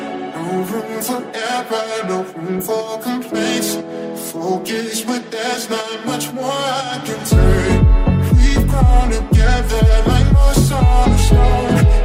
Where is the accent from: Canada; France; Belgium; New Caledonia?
Canada; Quebec; On revient ensuite chez nous au Québec